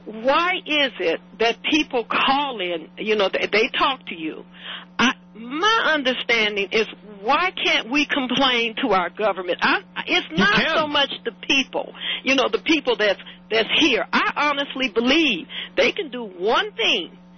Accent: United States; I don't want anyone to call me an immigrant. I am an American, and I'm proud to be an American.

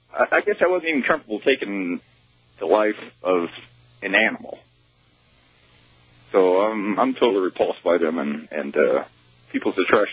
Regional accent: Iowa, United States; I mean, I was raised in Iowa, and we went out hunting.

